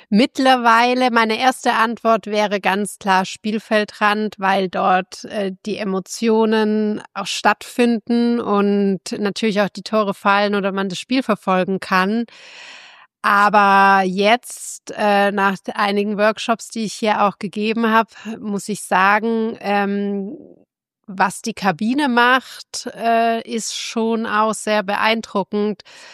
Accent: Stuttgart, Baden-Württemberg, Germany; Ich bin Stuttgarterin, ich bin mit dem VfB groß geworden

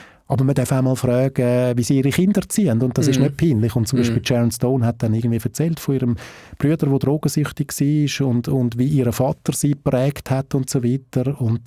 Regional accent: Winterthur, Zurich, Switzerland; Ich komme ja aus einer Arbeiterfamilie. Mein Vater war Arbeiter gewesen, der Sulzer. Ich bin in Winterthur aufgewachsen

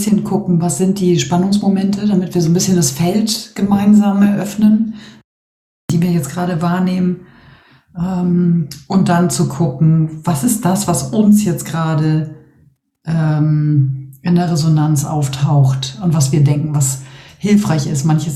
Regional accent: Northern Germany, Germany

